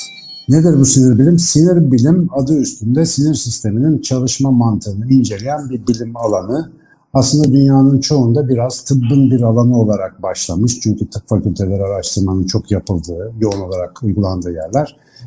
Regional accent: Ankara, Turkey; Ankaralıyım. Üniversitede biyoloji okudum.

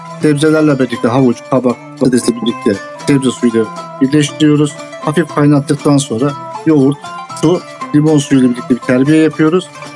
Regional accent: Bolu, Turkey; Boluluyum.

